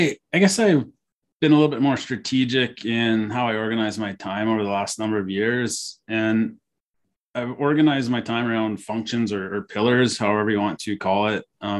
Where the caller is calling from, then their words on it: Edmonton, Alberta, Canada; also born or lived in England / Australia; I'm calling in from Edmonton, Alberta, Canada. So I've lived in a few other places. I've lived in England and Australia for university, and I've lived in other parts of Canada.